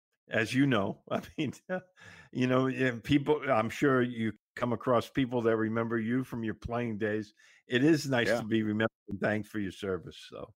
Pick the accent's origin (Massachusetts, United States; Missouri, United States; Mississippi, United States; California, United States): Massachusetts, United States; Boston; I grew up in Boston, so anything like, you know, tropical, you had to send a picture home.